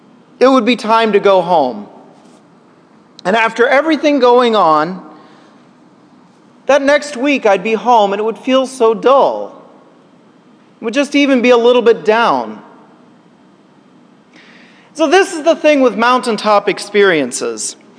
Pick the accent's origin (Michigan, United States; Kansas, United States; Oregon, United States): Kansas, United States; But I grew up in Kansas, and I remember as a kid having these mountaintop experiences over the summer when I would go to camp.